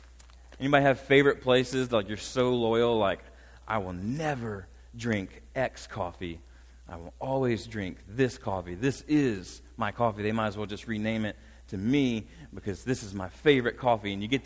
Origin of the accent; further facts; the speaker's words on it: Hopewell, Virginia, United States; born there; I was born in Hopewell, Virginia.